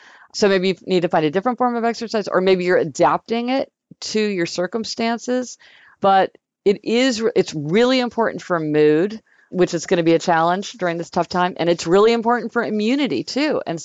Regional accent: Kansas City, Missouri, United States; much more than like when we were growing up in Kansas City

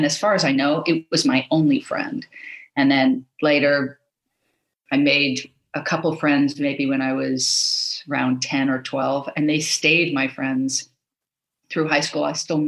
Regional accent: Los Angeles, California, United States; So I grew up in Los Angeles.

